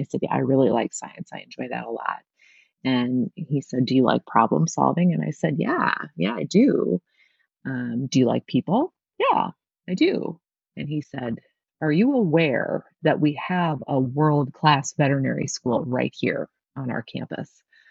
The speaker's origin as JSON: {"language": "English", "town": "Ames", "region": "Iowa", "country": "United States", "tie": "born or raised there", "said": "I grew up in Ames, Iowa, center of the state, and also home of Iowa State University"}